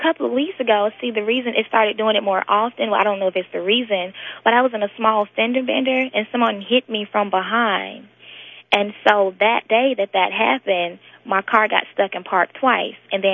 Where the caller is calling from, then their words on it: Union Springs, Alabama, United States; I'm calling from Union Springs, Alabama.